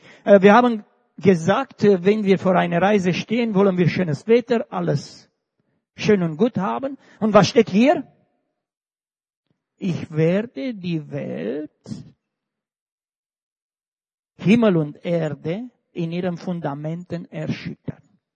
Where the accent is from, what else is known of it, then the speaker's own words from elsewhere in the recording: Romania; Ich lese meistens Deutsch und Rumänisch, ich bin Rumäne.